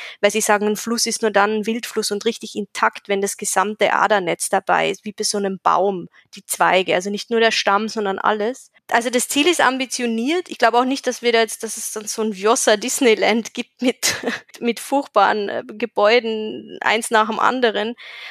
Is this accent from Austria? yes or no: yes; Carinthia, Austria; Also in Österreich, ich bin aus Kärnten, wo Seen immer weniger öffentliches Gut werden.